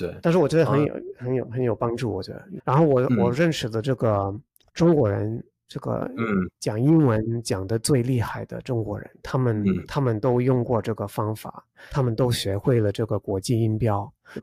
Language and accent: Chinese; United Kingdom; first language English and Spanish; Chinese is a second language; 因为这种我们作为英国人，然后我是双语者，我从小就会说英文，还有西班牙语